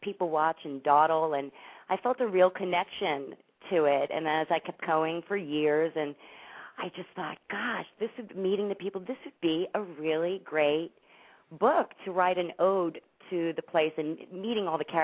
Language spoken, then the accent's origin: English; New York, United States; now in Los Angeles, United States; So when I first moved to Los Angeles from New York, I don't know if you could tell, I'm from New York.